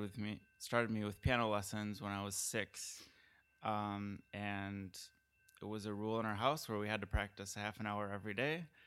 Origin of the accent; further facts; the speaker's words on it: Wausau, Wisconsin, United States; I'm from Wausau, Wisconsin.